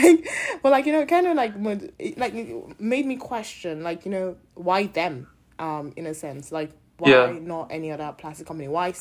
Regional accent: Houston, Texas, United States; I'm from Houston, and I just imagine Houston to be a very industrial city.

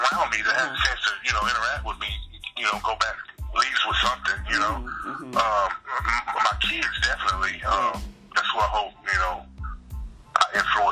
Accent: Pittsburgh, Pennsylvania, United States; Well, I'm from Pittsburgh, so I had to have some hot links. Pittsburgh hot links are like a staple where I'm from

